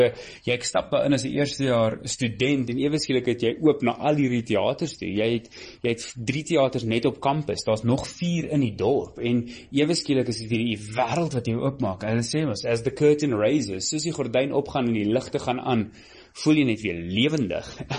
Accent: London, United Kingdom; Ek is gebore in Londen. Ek het daar skool gegaan in Londen. Ek was in 'n Engelse laerskool en toe in 'n Afrikaanse hoërskool en ek het toe weer in Engels gaan studeer en dit is eintlik 'n voorreg in hierdie land want ek is 100% tweetalig

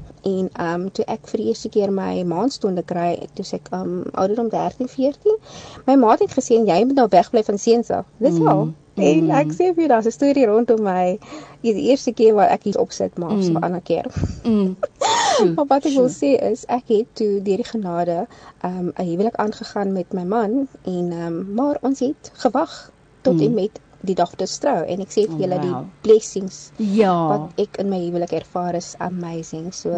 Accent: Elsies River, Western Cape, South Africa; ek het groot geword in Elsies Rivier in 'n pandokhuisie.

